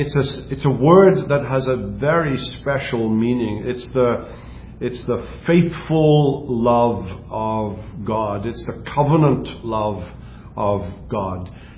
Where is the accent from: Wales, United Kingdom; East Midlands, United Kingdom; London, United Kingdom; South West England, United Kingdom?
Wales, United Kingdom; I'm often asked, if I'm from Wales